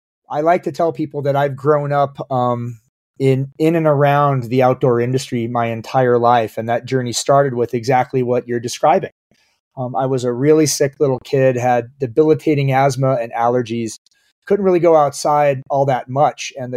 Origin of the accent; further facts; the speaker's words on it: Midwest, United States; Growing up in the Midwest, where, you know, the heat and humidity sort of is a delivery vehicle for allergens and pollutants, makes the air heavier and denser and moves those things around.